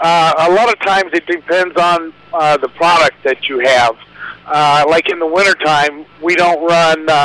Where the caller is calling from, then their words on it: California, United States; I'm in California. I'm south of Indio, about probably 60 miles between Blythe and Indio, California, on I-10.